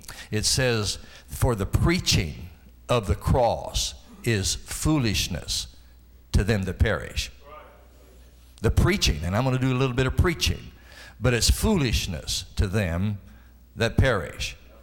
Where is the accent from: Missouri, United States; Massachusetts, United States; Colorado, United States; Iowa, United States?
Colorado, United States; Colorado Springs; Yes, we are from Colorado Springs, Colorado, the beautiful city.